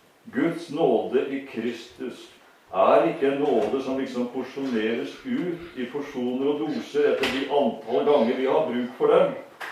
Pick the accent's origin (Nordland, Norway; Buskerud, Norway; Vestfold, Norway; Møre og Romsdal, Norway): Vestfold, Norway; Sandefjord; Jeg var guttunge, da hadde vi en lek hjemme i Sandefjord.